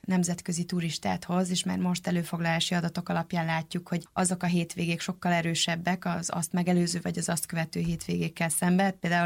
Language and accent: Hungarian; Szolnok, Jász-Nagykun-Szolnok, Hungary; moved away as an adult; now in Budapest, Hungary; én alapvetően azért Szolnokon nőttem fel, tehát én 18 éves korom óta élek Budapesten